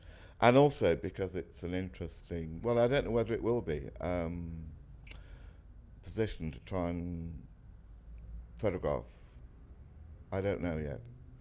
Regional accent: Liverpool, North West England, United Kingdom; born there; now in St Albans, United Kingdom; I'm 70 and I'm from St Albans and I was born in Liverpool.

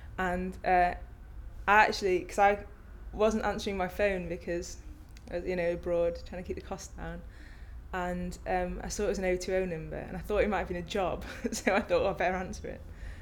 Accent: Sheffield, Yorkshire and the Humber, United Kingdom; I'm 22 and I'm from Sheffield.

